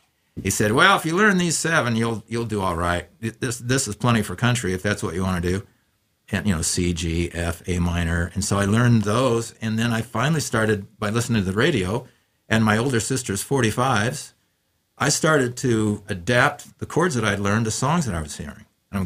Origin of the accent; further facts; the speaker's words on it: Walla Walla, Washington, United States; I was in Walla Walla. I was born and raised in Walla Walla.